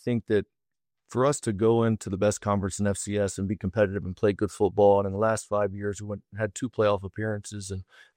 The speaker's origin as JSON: {"language": "English", "town": "Bowling Green", "region": "Kentucky", "country": "United States", "said": "I have 2 degrees from Western Kentucky, and I'm actually also from Bowling Green, Kentucky."}